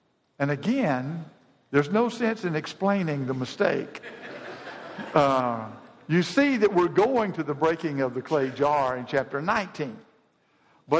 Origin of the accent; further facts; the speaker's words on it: Decatur, Alabama, United States; And Jack would come to the Memorial Drive congregation, which is where I grew up in Decatur, Alabama.